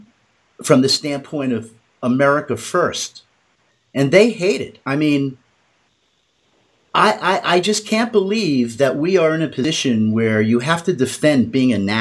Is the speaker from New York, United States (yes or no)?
yes; New York, United States; I'm being from New York, I've been keeping, you know, sort of an eye on Trump for many, many years.